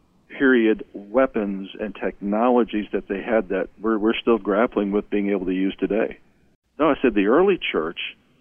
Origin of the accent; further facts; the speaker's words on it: United States; You know, I'm from the United States. I know that Missouri is a state, but you can't truly separate Missouri from the United States.